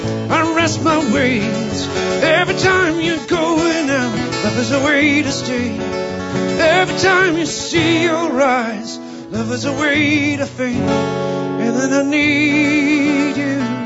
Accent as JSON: {"language": "English", "town": "Yellowknife", "region": "Northwest Territories", "country": "Canada", "tie": "born or raised there", "said": "Growing up in Yellowknife, there were sort of two schools of music."}